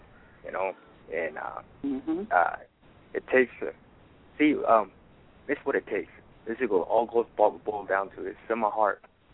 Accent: León, Guanajuato, Mexico; I'm a Mexicano. I'm from León, Guanajuato, Mexico. I speak both languages, Spanglish and English.

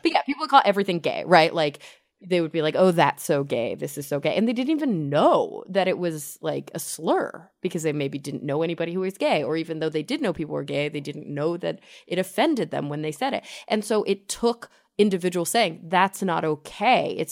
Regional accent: Texas, United States; I grew up in Texas in the suburbs, and I can even attest to the fact that like things don't catch on as quickly there, right?

